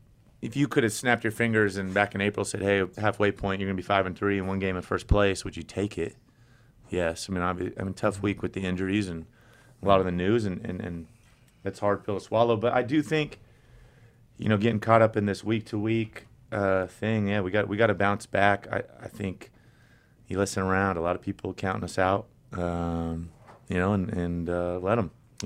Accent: San Diego, California, United States; California. Let me tell you, growing up in San Diego is like the opposite. You're in a desert.

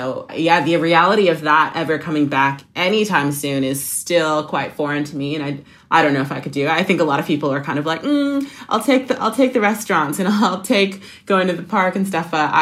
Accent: Canada; And especially as a Canadian, I don't want to like stereotype myself

